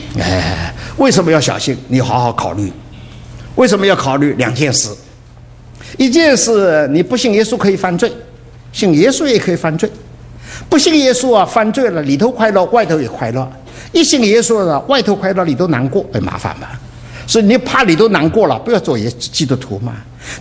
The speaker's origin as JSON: {"language": "Chinese", "country": "China", "said": "我们是中国人，中国人因着儒家的教导了，对父母很孝敬的"}